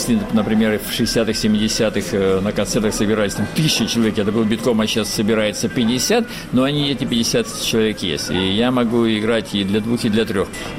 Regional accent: White Sea coast (Pomorye), Russia; Я вообще люблю воду, я же с Белого моря, понимаете? Я викинг, помор

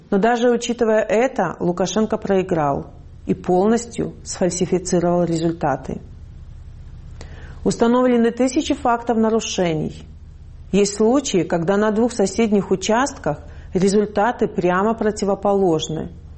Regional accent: Belarus; Мы, белорусы, очень признательны россиянам, которые поддерживают борьбу белорусского народа за свободу.

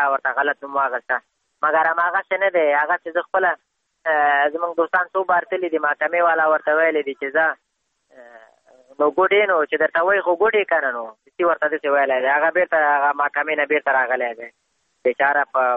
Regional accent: Afghanistan; بس خو موږ هم د افغانستان بچیان یو، د افغانستان معلولین یو.

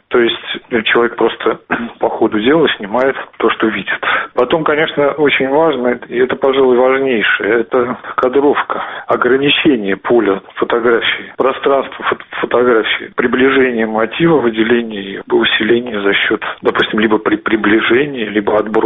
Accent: Saint Petersburg, Russia; Конечно, это мой родной город. Когда человек прожил там, в общем, 30 лет

